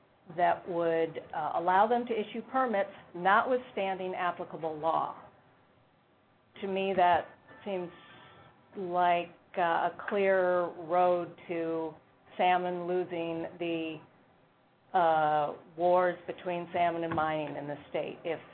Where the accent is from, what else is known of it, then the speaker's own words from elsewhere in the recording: Kasilof, Alaska, United States; from Kusiloff.